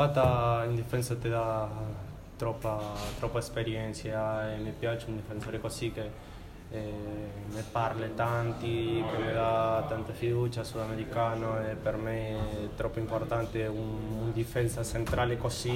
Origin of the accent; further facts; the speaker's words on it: Argentina; Italian is a second language; moved away as an adult; now in Italy; È arrivato da Argentina, io in Argentina non giocavo, qua mi hanno preso